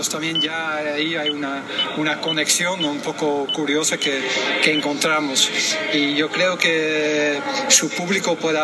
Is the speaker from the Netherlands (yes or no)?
yes; Netherlands; algunos hasta eran novedosos para mí, siendo ciudadano holandés